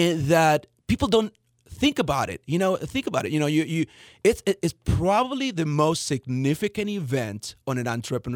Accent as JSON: {"language": "English", "town": "Fresno", "region": "California", "country": "United States", "said": "You know, I come from Fresno, so, you know, there are reservoirs that just about everywhere you"}